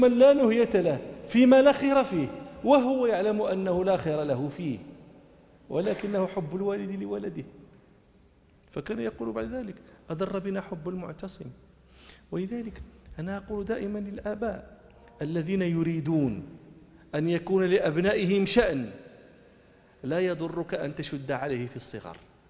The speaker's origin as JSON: {"language": "Arabic", "country": "Morocco", "said": "نحن في عندنا في المغرب هذا التعبير، ما أدري هل لكم مثله"}